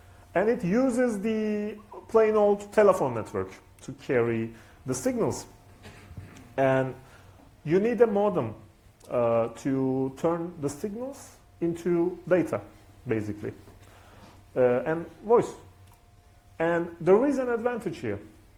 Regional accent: Istanbul, Turkey; English is a second language; from Free Software Association in Turkey and Hackerspace Istanbul as well. I'm from Istanbul, I'm living in Istanbul.

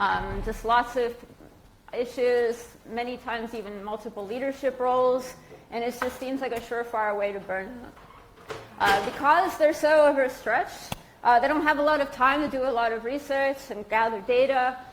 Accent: United States; now in Germany; I'm an American living in Germany since 2015, and I mention this because I came to Germany with a very live-to-work mindset

